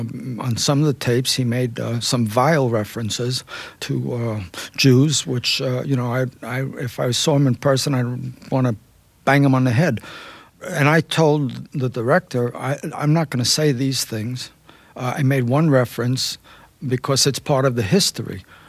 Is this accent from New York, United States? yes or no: yes; Brooklyn, New York, United States; I said, does the guy know that I'm a Jew from Brooklyn?